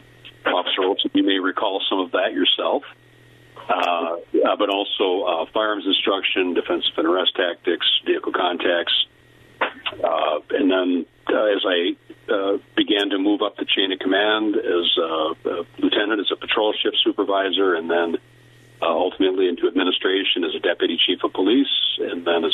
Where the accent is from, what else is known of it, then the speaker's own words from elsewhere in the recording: Fond du Lac, Wisconsin, United States; I was born and raised in Fond du Lac, but I began my career just up the road in Oshkosh